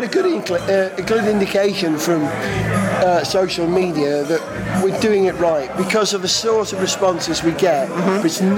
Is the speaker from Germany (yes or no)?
no; Wales, United Kingdom; I'm a Welshman